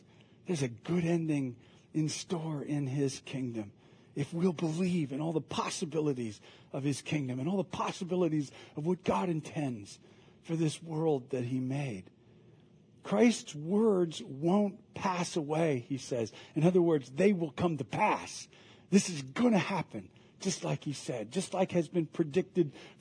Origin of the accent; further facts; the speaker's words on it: Midwest, United States; I'm from the Midwest, and so when the fall would come, it was dazzling colors and beautiful and everything.